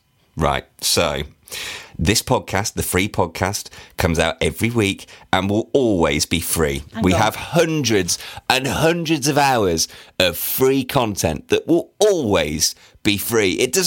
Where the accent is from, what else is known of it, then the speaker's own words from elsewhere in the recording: North West England, United Kingdom; And as I'm also from Lancashire, hey, I feel they are a bit more personable to me.